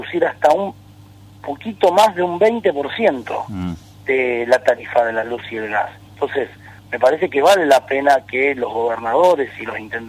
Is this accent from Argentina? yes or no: yes; Santa Fe, Argentina; como los santafesinos nos merecemos para los próximos 20, 30 años